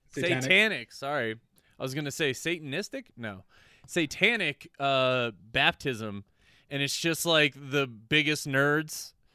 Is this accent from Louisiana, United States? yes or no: no; Washington, District of Columbia, United States; moved away as an adult; also born or lived in Montana / Los Angeles; now in Denver, United States; Oh, that's about a good question. Well, I'm not exactly from Denver, dude. I grew up in D.C.